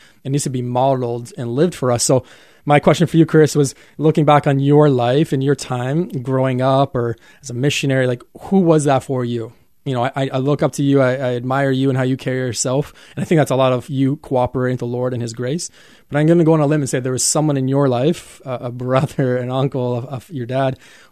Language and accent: English; Canada; Now, I'm Canadian